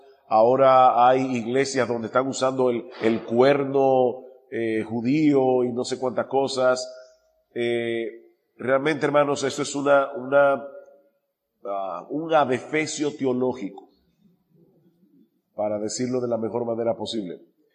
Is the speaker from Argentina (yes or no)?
no; Dominican Republic; yo soy palestino yo soy dominicano, pero soy palestino de descendencia.